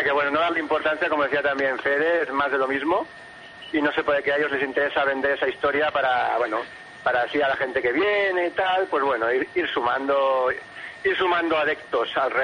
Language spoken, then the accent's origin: Spanish; Catalonia, Spain; yo me siento catalán y no por hablar catalán me siento culé ni mucho menos